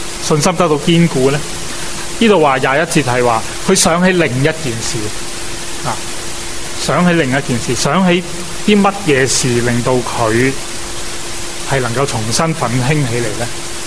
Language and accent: Cantonese; China; 铜墙铁壁，我们中国人说、是不能够击败的